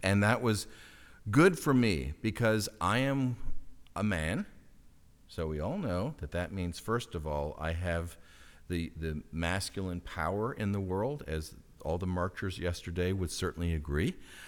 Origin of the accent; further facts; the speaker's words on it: East Coast, United States; now in Napa, United States; or when I grew up on the East Coast, this is my country.